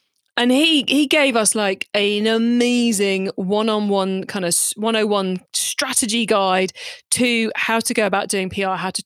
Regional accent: United Kingdom; because I'm British

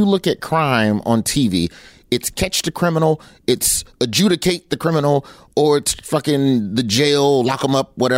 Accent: Birmingham, Alabama, United States; essentially I'm from Birmingham and I'm loved in my state

